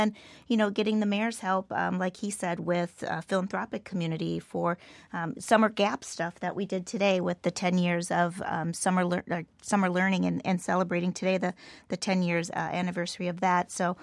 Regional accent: Minnesota, United States; I'm from Minnesota, so we have the same problem in Minneapolis Public Schools

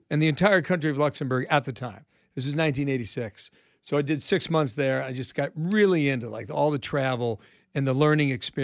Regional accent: Cincinnati, Ohio, United States; And finally got my dream job, which was a sports reporter in my hometown. So, you know, it was great. You know, I'm traveling with the Cincinnati Bengals. They're my team.

